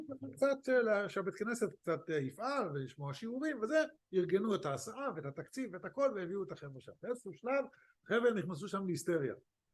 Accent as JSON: {"language": "Hebrew", "town": "Bnei Brak", "region": "Tel Aviv District", "country": "Israel", "said": "אנחנו באים מבני ברק, עיר ואם בישראל"}